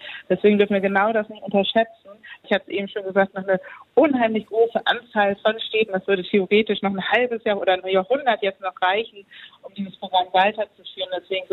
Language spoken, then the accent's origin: German; Hamburg, Germany; gerade ich als Hamburgerin muss einmal anmerken, Hamburg war bisher noch nie Kulturhauptstadt.